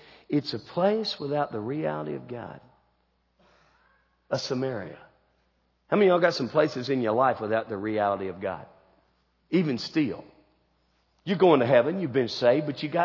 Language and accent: English; United States; I'm an American. I believe if I get a lot of stuff, I'm going to be happy.